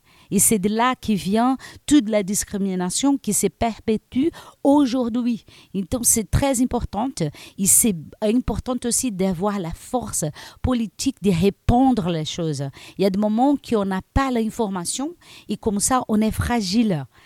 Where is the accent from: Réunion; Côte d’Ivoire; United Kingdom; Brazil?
Brazil; French is a second language; now in France; je viens là du Brésil pour être ici en France et j'apprends beaucoup de choses